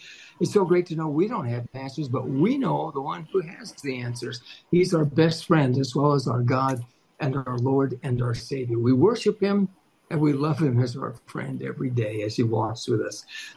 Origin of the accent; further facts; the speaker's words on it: California, United States; They used to call us the Golden Boys because we came from Southern California.